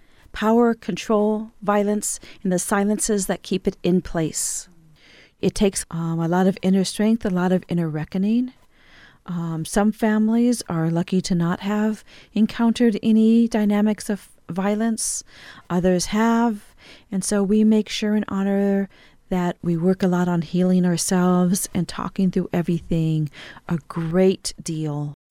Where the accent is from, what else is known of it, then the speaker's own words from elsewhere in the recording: Los Angeles, California, United States; So I'm Hopi, Navajo, Pueblo, and Mexican, but I grew up in Los Angeles, so I'm a very urban Indian.